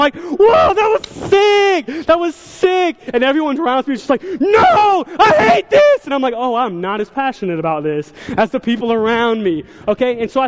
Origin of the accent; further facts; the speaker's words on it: the South, United States; honestly, guys, I'm from the South. We like college football more than pro football because it is more godly, okay?